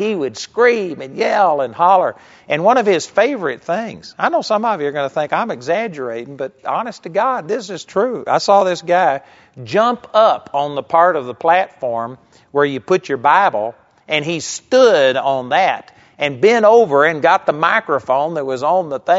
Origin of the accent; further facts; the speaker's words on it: Texas, United States; I grew up in Texas, and I went to a small little Baptist church